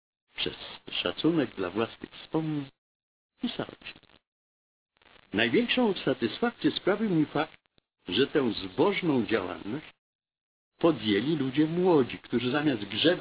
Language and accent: Polish; Końskie, Świętokrzyskie Voivodeship, Poland; Wojenne dzieciństwo spędziłem w domu dziadków w miasteczku Końskie na Kielecczyźnie. … była tam dosyć znana.